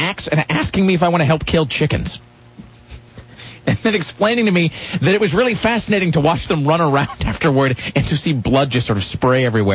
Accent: Kennewick, Washington, United States; And I was from Kennewick, though, so to me, Vancouver was like the big city.

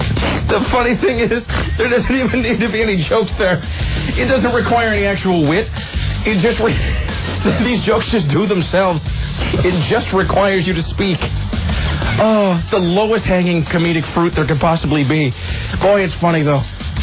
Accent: United Kingdom; now in United States; I'm British.

